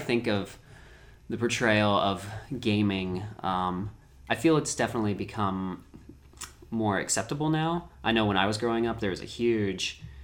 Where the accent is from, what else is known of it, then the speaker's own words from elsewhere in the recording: the South, United States; But I grew up in the South